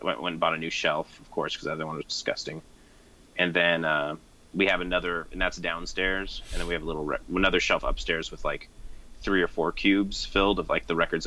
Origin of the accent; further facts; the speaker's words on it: Northwest, United States; I've had a lot of … records because I'm from the Northwest. And it's just one of those bands you own out here.